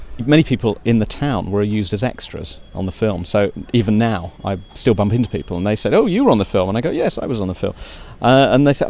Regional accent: Hay-on-Wye, Wales, United Kingdom; Now, this is my hometown, and it's quite a small little hometown, nestling on the borders between England and Wales.

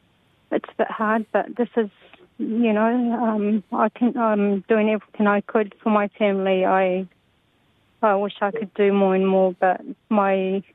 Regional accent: Iraq; we come from a refugee from Iraq.

